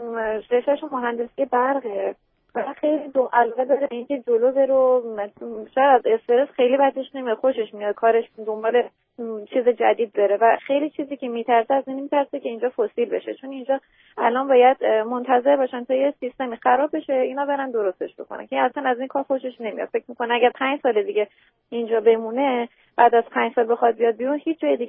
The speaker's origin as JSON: {"language": "Persian", "country": "Iran", "moved": "as an adult", "lives_now": "United States", "said": "ما حدود یک سال و نیمه که از ایران اومدیم اینجا"}